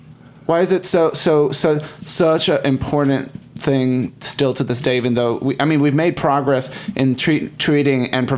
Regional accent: Puerto Rico; growing up in Puerto Rico

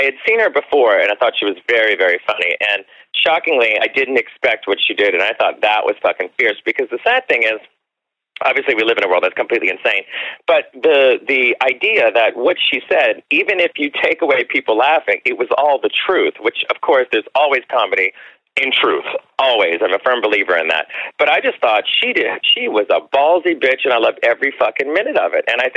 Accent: Louisiana, United States; Oh, God. Well, I mean, Louisiana, it's a lot of food. But what stands out?

